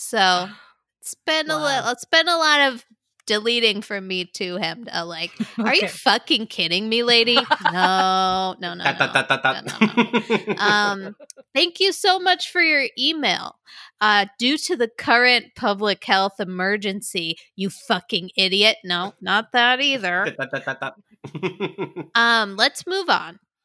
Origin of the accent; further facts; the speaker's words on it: Northeast, United States; that mom character is very similar to my mom and my aunts who, you know, we're all from the Northeast, Italian American, same kind of vibe.